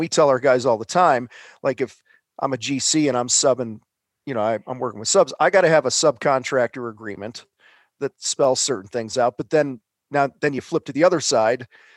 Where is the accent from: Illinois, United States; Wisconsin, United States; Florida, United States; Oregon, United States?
Illinois, United States; Wheaton; I know where that is. I grew up in Wheaton.